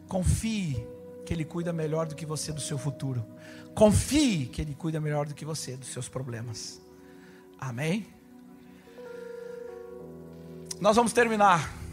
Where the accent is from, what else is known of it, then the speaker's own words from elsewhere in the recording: Rio Grande do Sul, Brazil; Sou gaúcho, montei cavalo no pelo a minha vida toda.